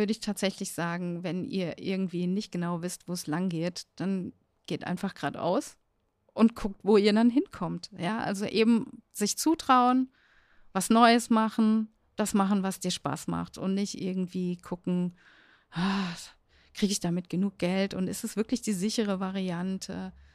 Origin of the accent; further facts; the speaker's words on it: Dieburg, Hesse, Germany; Ich komme aus Dieburg